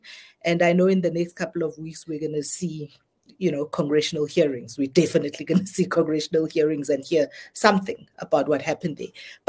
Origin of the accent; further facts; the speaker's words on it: South Africa; being South African and with all of the stuff happening over here